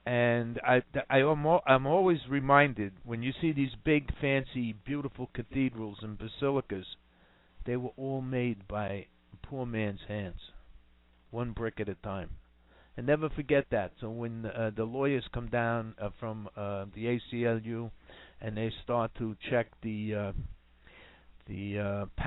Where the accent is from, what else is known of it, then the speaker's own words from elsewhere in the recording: New York, United States; So growing up in Washington Heights, New York, when you sat in the classroom, it took the teacher to call the names.